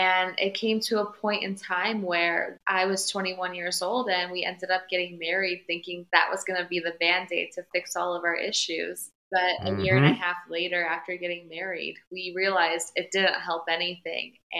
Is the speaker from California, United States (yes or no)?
no; Chicago, Illinois, United States; I'm from Chicago originally, and I loved working and living there.